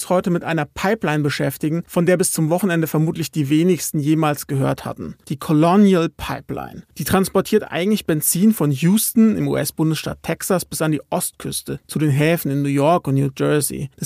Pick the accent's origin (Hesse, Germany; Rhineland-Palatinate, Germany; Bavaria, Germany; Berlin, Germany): Hesse, Germany; Und das sage ich als Hesse.